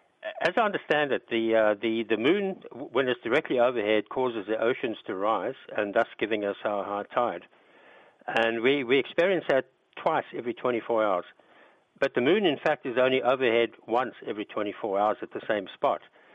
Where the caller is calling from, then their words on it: Cape Town, Western Cape, South Africa; I'm calling from Cape Town.